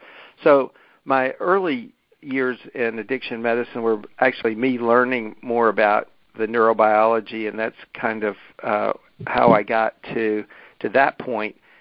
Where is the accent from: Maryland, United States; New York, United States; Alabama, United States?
Alabama, United States; but I'm from Alabama, and so things have to operate on simple principles for me based on my background.